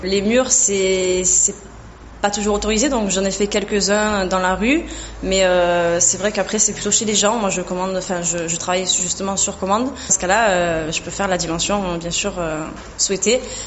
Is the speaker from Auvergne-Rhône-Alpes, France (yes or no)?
no; Marseille, Provence-Alpes-Côte d'Azur, France; Oui, oui, Marseille, ça peut être déjà un très bon début, je pense.